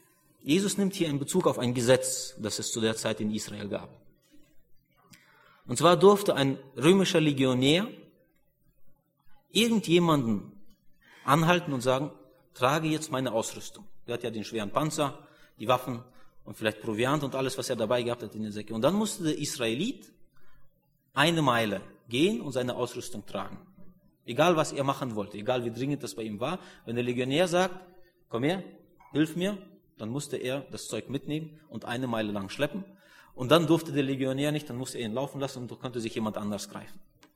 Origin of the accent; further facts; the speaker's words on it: North Germany, Germany; Bei uns in Norddeutschland wird er oft gebraucht.